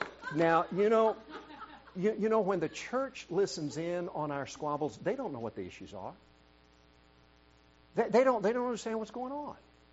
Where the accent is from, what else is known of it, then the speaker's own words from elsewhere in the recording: South Korea; You know, growing up in Korea, there were physical fights in church over truths and teachings that, frankly, had been imported from the U.S. by various missionaries.